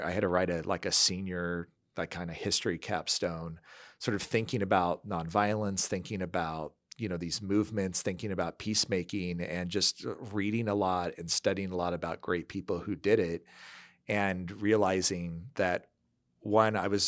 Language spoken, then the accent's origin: English; Midwest, United States; I also just was a strange child in a fairly kind of country conservative family growing up in the Midwest.